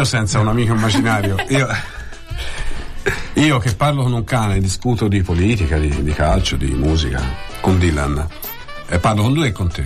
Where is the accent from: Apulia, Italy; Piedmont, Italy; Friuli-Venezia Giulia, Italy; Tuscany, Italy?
Tuscany, Italy; Bibbona; io vengo da Bibbona, te da Cecina.